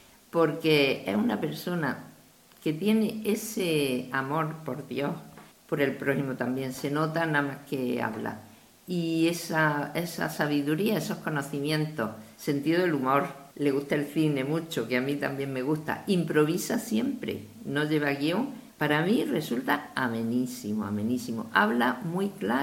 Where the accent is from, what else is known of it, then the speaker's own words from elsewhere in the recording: Spain; born there; nací en la España católica y tuve una formación católica bastante buena